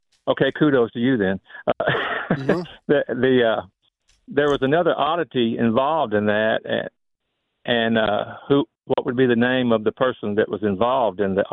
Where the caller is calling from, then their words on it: Onalaska, Texas, United States; On Alaska.